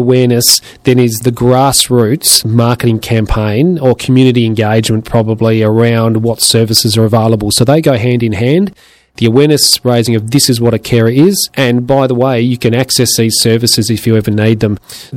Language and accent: English; Nuriootpa, South Australia, Australia; When we spoke to, when we went to Kadena and Nuriutpa, and look, Nuri is my hometown. It's in the Barossa.